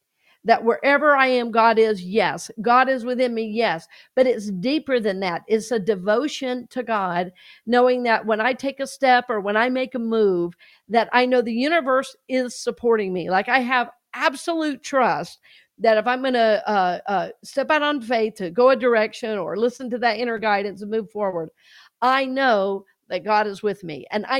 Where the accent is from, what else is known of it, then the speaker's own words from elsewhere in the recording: Atlanta, Georgia, United States; I grew up in Atlanta.